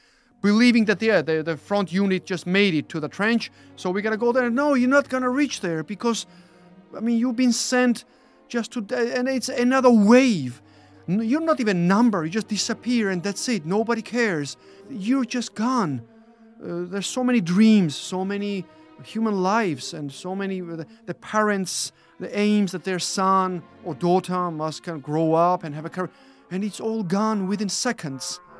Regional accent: Georgia; English is a second language; now in United Kingdom; been living in the United Kingdom for 13 years now. And as for the war, yeah, being born and then growing up in Georgia, I have witnessed about five wars

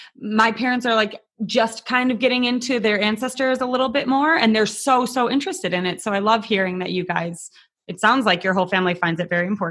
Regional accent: Lake Geneva, Wisconsin, United States; also born or lived in Milwaukee; My childhood years were in Lake Geneva, but I went to college in Milwaukee and then stayed there and did all of my like adult growing up there.

